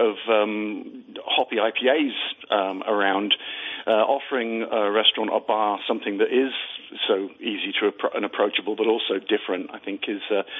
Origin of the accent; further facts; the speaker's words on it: Scotland, United Kingdom; But beers I drank growing up in Scotland weren't necessarily sweet.